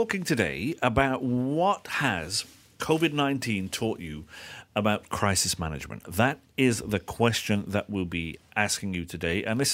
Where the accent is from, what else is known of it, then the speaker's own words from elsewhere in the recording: United Kingdom; especially in the UK. If it snows in my hometown, the entire town shuts